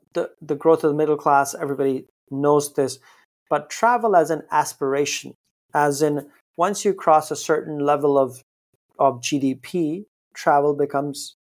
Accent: India; when you and I were growing up in India

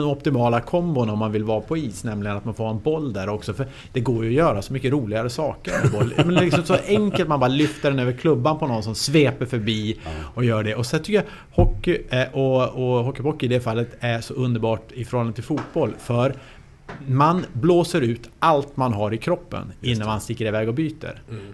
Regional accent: Umeå, Västerbotten County, Sweden; Av anledningen att jag kom ju född och uppvuxen i Umeå.

